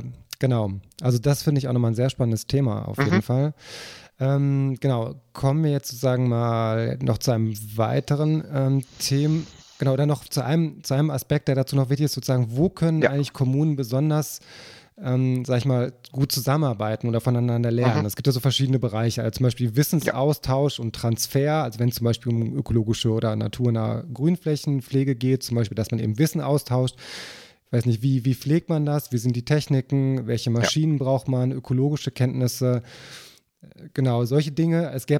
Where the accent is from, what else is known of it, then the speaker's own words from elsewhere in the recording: Essen, North Rhine-Westphalia, Germany; ich komme aus der Stadt Essen. Also spreche jetzt auch hier gerade aus dem Essener Süden, wo ich das Interview aufnehme. Und das ist auf jeden Fall würde ich sagen, privilegierte Bereich, der sehr grün ist.